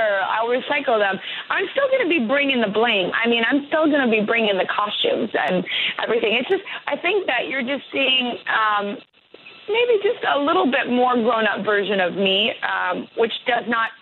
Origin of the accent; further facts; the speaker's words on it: Santa Barbara, California, United States; And then I made a lot of records here in my hometown of Santa Barbara, which is kind of like a very natural, organic type of place.